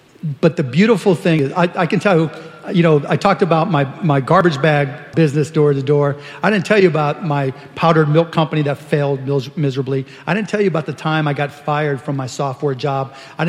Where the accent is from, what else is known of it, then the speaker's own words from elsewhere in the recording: Pittsburgh, Pennsylvania, United States; Her name was Lani Lazzari from my hometown of Pittsburgh.